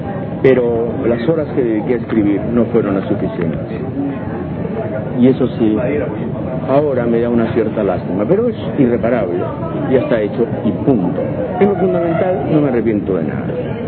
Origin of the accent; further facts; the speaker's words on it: Lima, Peru; born there; En Lima, en 1948. En Lima, sí.